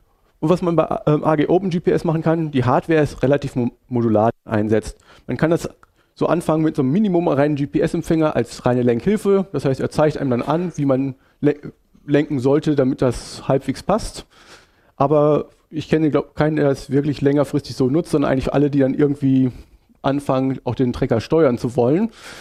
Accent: Canada; als Kanadier kommt man auf die Idee, irgendwann so Sachen zu machen

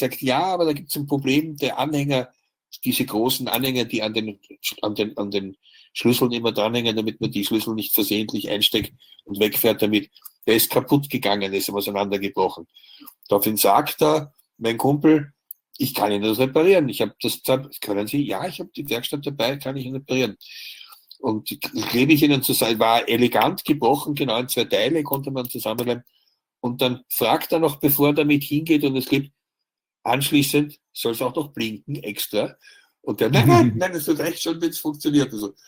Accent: Vienna, Austria; ich komme ja in Wirklichkeit aus Wien

